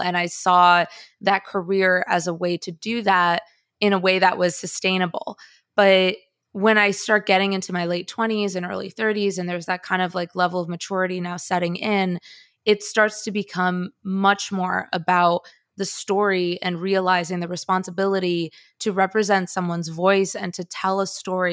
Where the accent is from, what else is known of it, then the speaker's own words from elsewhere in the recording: Chicago, Illinois, United States; also born or lived in Bogota, Colombia; And yet, I grew up in Chicago and I don't have an accent and I had all my formative years in the United States and visually I'm very white passing as a Latina.